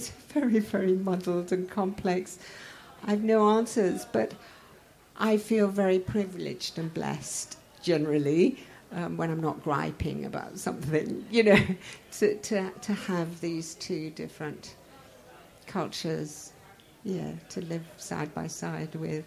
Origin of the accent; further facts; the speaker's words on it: Iran; I'm exotic and I'm from Persia